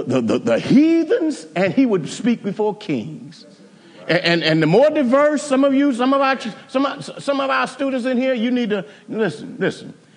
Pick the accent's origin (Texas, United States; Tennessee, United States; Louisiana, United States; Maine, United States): Texas, United States; Houston; You know, I think I grew up in Cashmere Garden. Is that the ghetto?